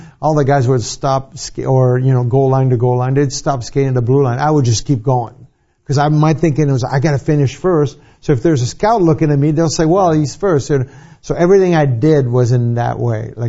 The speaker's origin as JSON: {"language": "English", "town": "Montreal", "region": "Quebec", "country": "Canada", "tie": "born or raised there", "said": "growing up in Montreal, we knew the Canadians."}